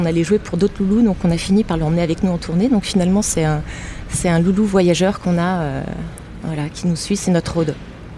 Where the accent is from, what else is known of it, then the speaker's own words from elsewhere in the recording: Grand Est, France; moi je viens de Haute-Marne, donc c'est vraiment de l'autre côté. J'ai les racines qui plongent dans la terre et j'ai fait mes études au conservatoire de Dijon.